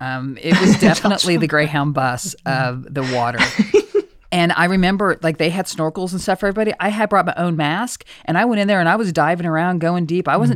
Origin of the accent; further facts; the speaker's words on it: Oklahoma, United States; Remember, I'm a hillbilly from Oklahoma.